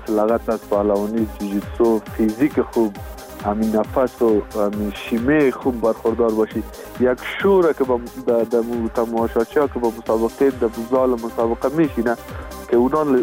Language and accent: Persian; Afghanistan